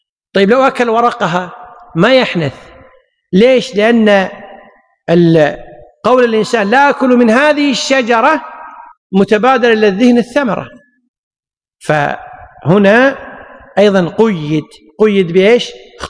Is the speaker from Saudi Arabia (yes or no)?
no; Kuwait; لكن عندنا العرف اليوم عندنا بالكويت الغداء كله بعد الزوال